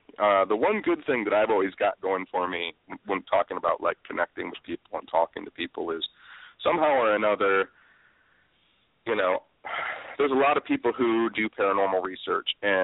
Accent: Detroit, Michigan, United States; I grew up in and around Detroit my whole life, so I spent most of my life crawling around in abandoned buildings and abandoned houses

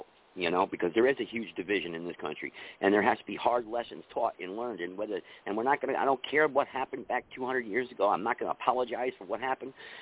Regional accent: Connecticut, United States; I'm from Connecticut, actually.

